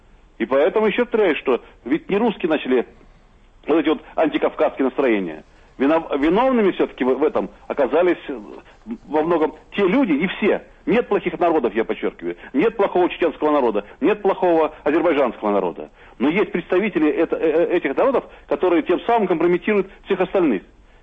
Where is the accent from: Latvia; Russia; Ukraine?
Latvia; moved away; делалось сегодня на моей малой родине. Я как раз уже 15 лет являюсь невъездным в Латвии за свою позицию